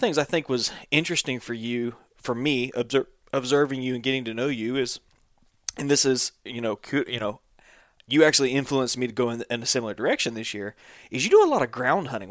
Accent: Georgia, United States; I grew up in Southeast Georgia.

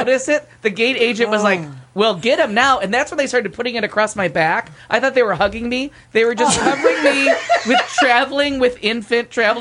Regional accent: Niagara Falls, New York, United States; Yes, I'm from Niagara Falls.

